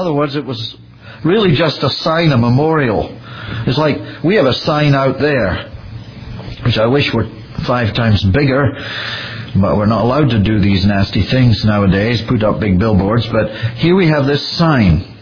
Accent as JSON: {"language": "English", "town": "Edinburgh", "region": "Scotland", "country": "United Kingdom", "tie": "born or raised there", "said": "It reminded me of a monument in my hometown in Edinburgh"}